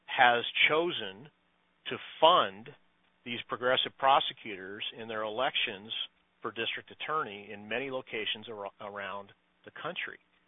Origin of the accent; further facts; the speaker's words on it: California, United States; having, you know, been born and raised in California, I mean, for multiple governor elections in a row, the first issue of public debate was criminal justice and public safety